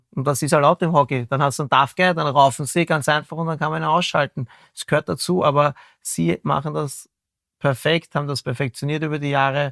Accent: Vienna, Austria; als Wiener Spieler

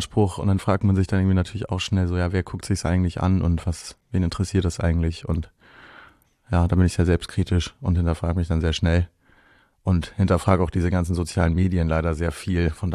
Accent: Volksdorf, Hamburg, Germany; Stromzäune gab es bei uns in Volksdorf tatsächlich auch. Also es gab ja so die ersten Weiden.

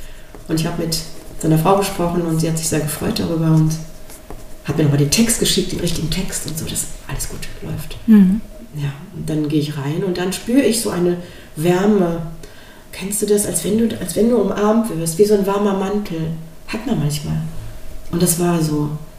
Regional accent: Essen, North Rhine-Westphalia, Germany; now in Solingen, Germany; in Essen geboren, deswegen Essen, meine Heimatstadt hier. Ich wohne in Solingen

